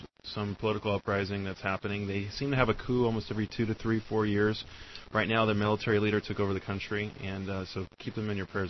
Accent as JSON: {"language": "English", "country": "United States", "said": "And as an American, it's real important that when you visit an island for the first time, you buy kava"}